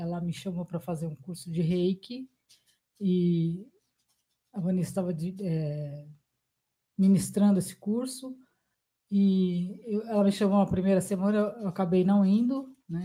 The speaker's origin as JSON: {"language": "Portuguese", "region": "São Paulo", "country": "Brazil", "tie": "born or raised there", "also_born_or_lived": "Diadema", "said": "Nascida em São Paulo, nasci na Consolação. Morei bastante tempo na freguesia do Ó."}